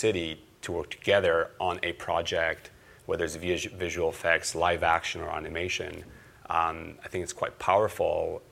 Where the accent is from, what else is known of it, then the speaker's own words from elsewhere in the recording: Canada; we're Canadian